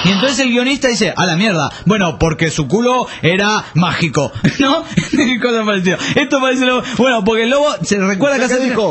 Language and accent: Spanish; Granada, Andalusia, Spain; Soy de Granada, España.